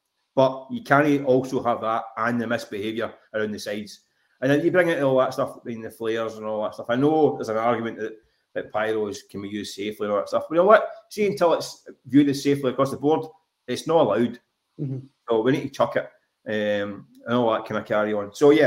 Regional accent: Glasgow, Scotland, United Kingdom; well, I grew up in Glasgow

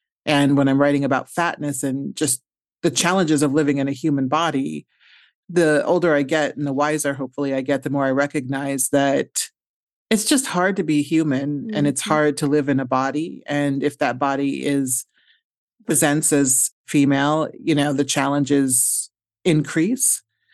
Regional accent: Omaha, Nebraska, United States; I'm from Omaha, Nebraska, and there are not a lot of people from Nebraska, and especially not a lot of Haitian Americans or Black women.

